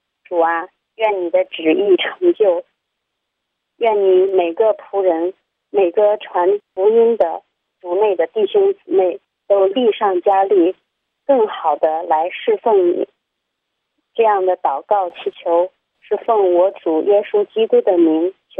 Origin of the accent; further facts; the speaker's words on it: Shaanxi, China; 我是陕西的